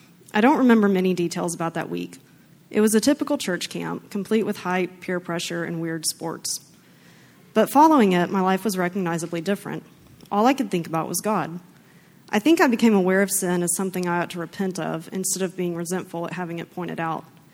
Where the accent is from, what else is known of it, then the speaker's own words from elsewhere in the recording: Texas, United States; I grew up in Bible Belt, Texas, a world characterized by Christian-themed music, jargon, decor, dress, books, goals, and values.